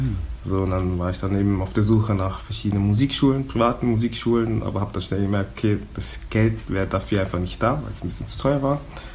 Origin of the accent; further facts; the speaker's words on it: Southern Germany, Germany; now in Berlin, Germany; 25 Jahre jung, geboren und aufgewachsen in Süddeutschland, aber lebe seit ein paar Jahren in Berlin. Was aber eben heute wichtig sein wird, ist, dass meine Wurzeln in Angola und Kongo liegen.